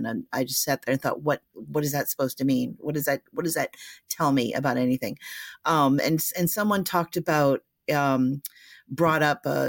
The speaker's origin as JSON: {"language": "English", "country": "United States", "said": "I can say this because I'm American"}